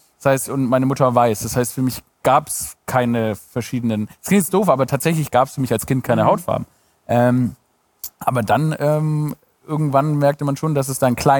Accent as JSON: {"language": "German", "region": "Baden-Württemberg", "country": "Germany", "lives_now": "Berlin, Germany", "said": "Ich bin Schwabe in Berlin."}